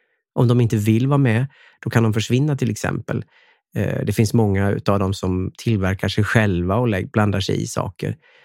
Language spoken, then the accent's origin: Swedish; Dalarna County, Sweden; Sundborn, till exempel där som var en grannby där jag är uppvuxen då.